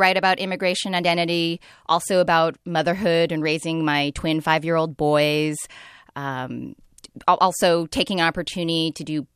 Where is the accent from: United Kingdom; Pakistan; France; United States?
United States; California; I grew up in the Bay Area and grew up reading all the columnists.